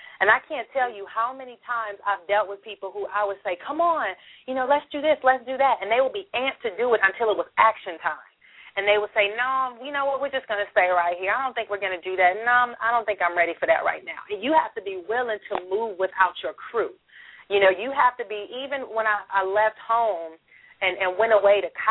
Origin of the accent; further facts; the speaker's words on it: Los Angeles, California, United States; And, you know, we're from Los Angeles, so there's a million Cal States, Cal State LA, Cal State Fullerton.